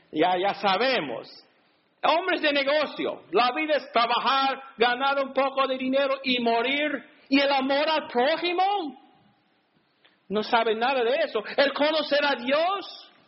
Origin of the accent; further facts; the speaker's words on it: Alabama, United States; Yo soy de Alabama. Y yo me acuerdo como joven a veces.